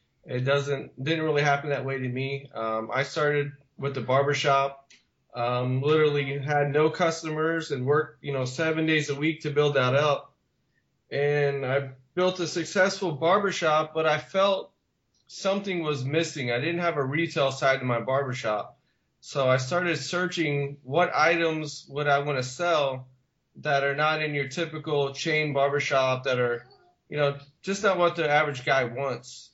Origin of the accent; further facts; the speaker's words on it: Tampa, Florida, United States; I'm originally from Tampa. I've lived here all my life. So I work a block away from where I live.